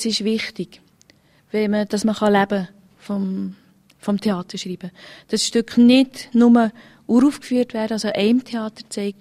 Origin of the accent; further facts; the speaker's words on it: Switzerland; als Schweizer